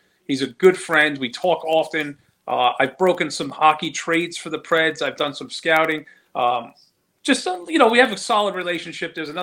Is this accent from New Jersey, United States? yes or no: yes; New Jersey, United States; I'm from New Jersey and half retarded.